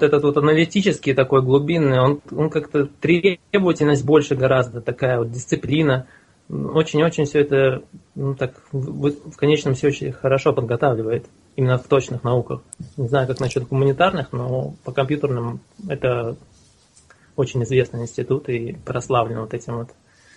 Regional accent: Latvia; Ну, получается, я родился в Латвийской СССР в 84 году. То есть я сам из русской семьи.

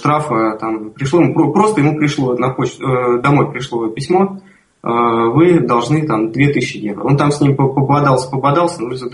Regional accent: Moscow, Russia; Я из Москвы приехал.

